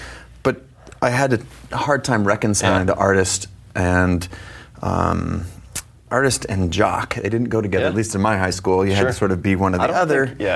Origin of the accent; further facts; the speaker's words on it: Seattle, Washington, United States; I grew up in Seattle.